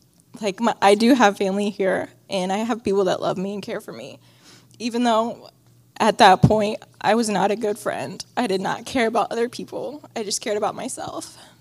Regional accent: Searcy, Arkansas, United States; But I am from Searcy, Arkansas. I grew up in church

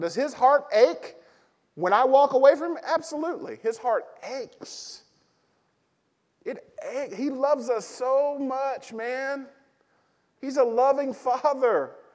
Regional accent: Arkansas, United States; I grew up in Arkansas, I'm a redneck.

